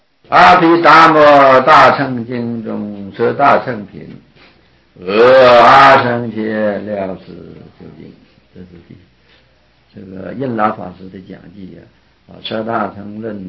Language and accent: Chinese; China; also born or lived in Hong Kong; 而不是像我们中国人的习惯是放在前面，这部书叫什么名字放在前面，这个作者也放在前面，但是印度人不是，他放在后边，这是和我们中国人不同的地方。